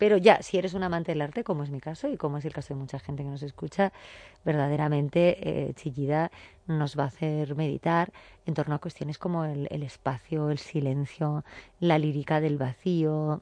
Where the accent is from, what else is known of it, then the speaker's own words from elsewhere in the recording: Hernani, Basque Country, Spain; Pues nos vamos a Hernania. Yo siempre tiro para mi tierra.